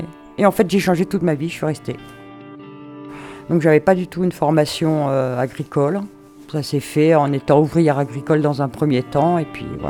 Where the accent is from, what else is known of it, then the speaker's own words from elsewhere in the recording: Paris, Île-de-France, France; Moi, je suis née à Paris, j'ai grandi à Paris. Dans les années 85, je suis arrivée dans le Tarn